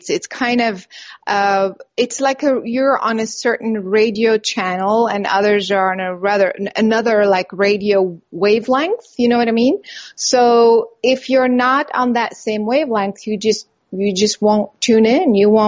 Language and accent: English; France; Well, I grew up in France, actually.